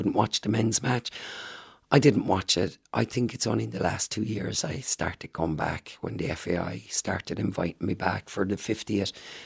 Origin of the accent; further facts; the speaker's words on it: Ireland; people can't take my Irishness away from me now. Can you see me? I'm Irish. Because my skin colour always went before me, you know.